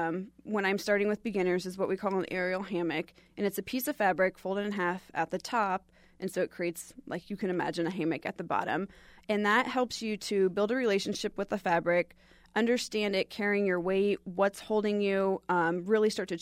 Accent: Des Moines, Iowa, United States; I lived in Salt Lake City with my husband. I'm from Des Moines, but we relocated there.

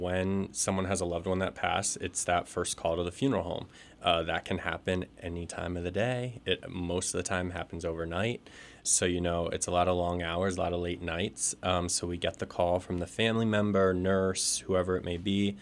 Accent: Bethlehem, Pennsylvania, United States; Yes, yeah, born and raised in Bethlehem.

